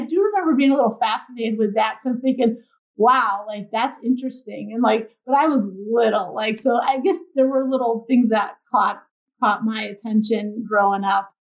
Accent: Berlin, Connecticut, United States; I did grow up in Connecticut, sounds good, but just south of Hartford in Berlin.

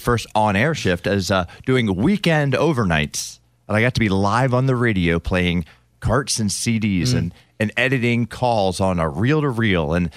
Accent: Philadelphia, Pennsylvania, United States; Philadelphia area. Don't judge me for that.

